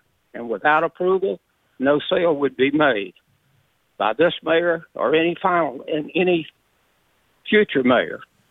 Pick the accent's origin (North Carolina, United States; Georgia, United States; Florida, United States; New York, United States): Florida, United States; Jacksonville; I was born and raised in Jacksonville, and I've lived here for 84 years and practiced law here for almost that long.